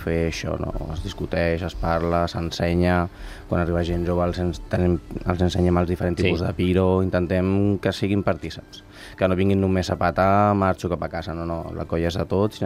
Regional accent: Badalona, Catalonia, Spain; No sóc ni de l'Hospitalet, no sóc ni de Bellvitge, jo sóc de Badalona.

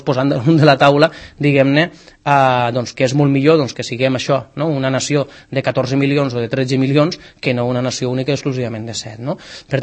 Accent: Valencian Community, Spain; el País Valencià, jo sóc valencià

